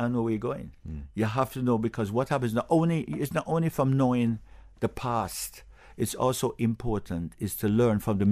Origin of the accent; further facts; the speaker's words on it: England, United Kingdom; born there; I was born in England, because with my Jamaican parents